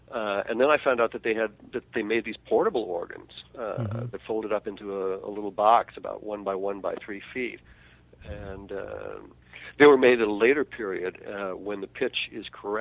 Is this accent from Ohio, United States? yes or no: yes; Cleveland, Ohio, United States; There were some people that I had mutual friends with back in the 60s, and when I grew up in Cleveland.